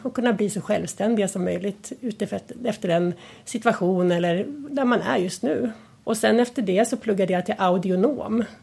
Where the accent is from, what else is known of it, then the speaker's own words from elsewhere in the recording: Stockholm, Stockholm County, Sweden; accent: Stockholm dialect mixed with Hälsingland dialect; now in Hälsingland, Sweden; i grund och botten så är jag från Stockholm och det brukar höras med min dialekt. Även om den är lite blandad med lite hälsingemål. Och, för det är där jag bor i dagsläget då, i Hälsingland.